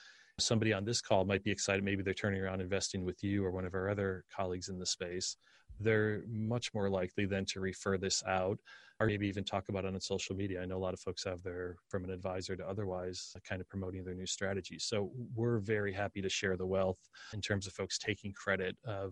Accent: Scranton, Pennsylvania, United States; Rust Belt, like where I grew up in Scranton, PA, that folks may be moving from.

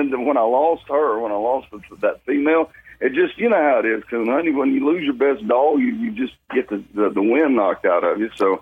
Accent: Monroe, Louisiana, United States; I was born in West Monroe, or actually Monroe, Louisiana. That's my hometown.

